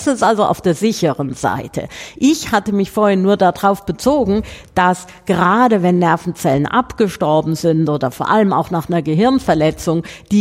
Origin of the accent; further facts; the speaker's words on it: Southern Germany, Germany; wie man bei uns in Süddeutschland sagt